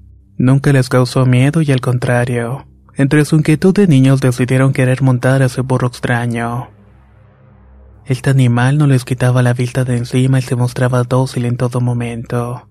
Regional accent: Mesón Nuevo, Michoacán, Mexico; Soy de Mesón Nuevo, municipio de Tarímbaro, Michoacán.

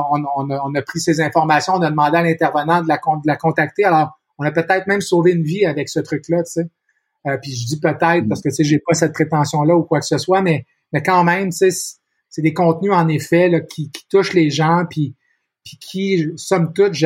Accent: Montreal, Quebec, Canada; moi, je suis né ici, je suis né à Montréal, je vis encore à Montréal.

